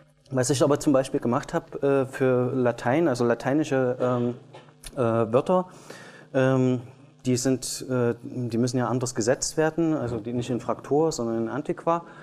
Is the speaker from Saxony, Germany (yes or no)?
yes; Leipzig, Saxony, Germany; also ich komme ja aus Leipzig